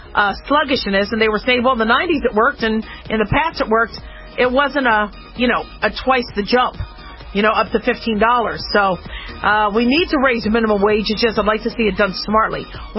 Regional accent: Las Vegas, Nevada, United States; I think we have one more of these in Las Vegas, I believe. Yay, my hometown.

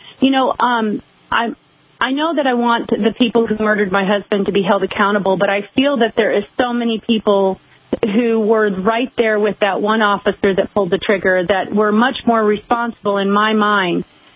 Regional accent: United States; And then when we as a patriot or we as a American citizen is standing up and defending our rights, they need to understand what that means

